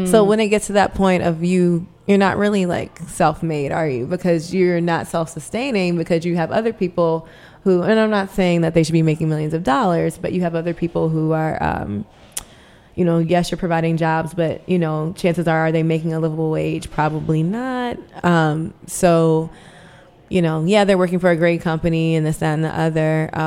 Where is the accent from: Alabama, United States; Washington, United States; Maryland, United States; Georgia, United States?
Maryland, United States; Baltimore; Baltimore, as much as I love my hometown, I didn't feel as though my career would grow beyond where it was.